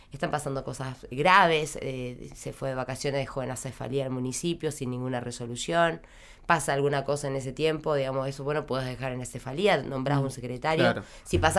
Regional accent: Allen, Río Negro, Argentina; Por lo menos yo soy de Allen, para los que no saben.

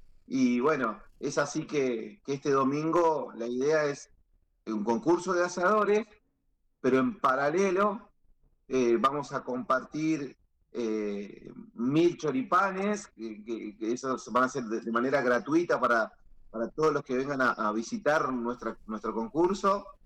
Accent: Río Negro, Argentina; si somos rionegrinos, somos de la Patagonia y bien argentinos

